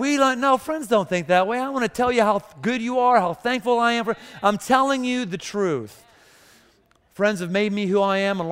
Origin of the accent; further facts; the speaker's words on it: Pittsburgh, Pennsylvania, United States; I had been born and bred in Pittsburgh. All my lifelong family, lifelong friends were there.